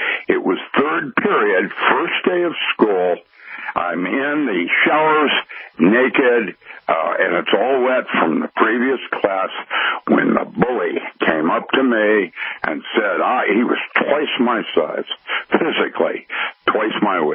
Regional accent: Philippines; Most people probably know or remember, I grew up in the Philippines.

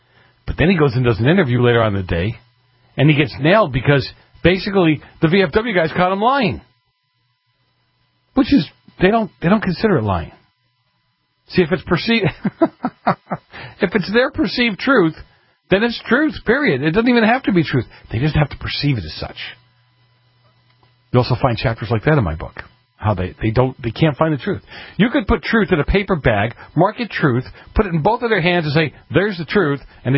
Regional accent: Massachusetts, United States; I grew up in Massachusetts, you go back into some of those towns, the older folks

